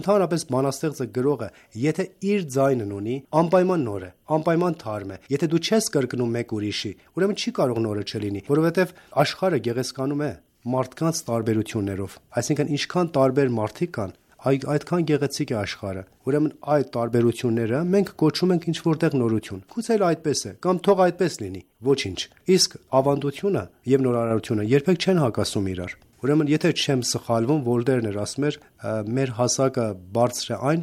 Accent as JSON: {"language": "Armenian", "country": "Armenia", "lives_now": "Iran", "said": "նաեւ ես Հայաստանցի եմ, բայց Պարսկաստան, ինչպես ասացի, ավելի հարազատ է։"}